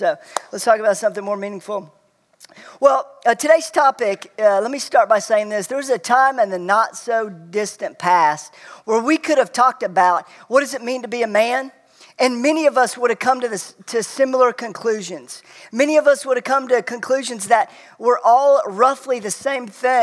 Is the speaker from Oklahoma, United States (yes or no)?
yes; Oklahoma, United States; also born or lived in Florida; I call myself somebody who hails from Oklahoma. I wasn't born there. I was born in Florida, but I lived and I grew up and went to college in the state of Oklahoma.